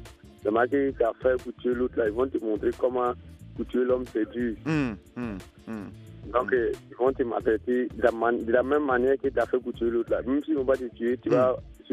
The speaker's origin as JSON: {"language": "French", "country": "Burkina Faso", "lives_now": "Abidjan, Côte d'Ivoire", "said": "Oui, je suis burkinabé."}